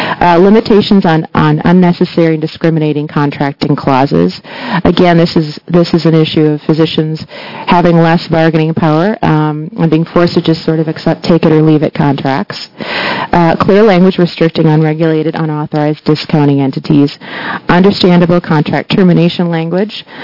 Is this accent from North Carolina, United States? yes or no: no; Wisconsin, United States; now in Chicago, United States; Chicago. I'm a Wisconsin native, though.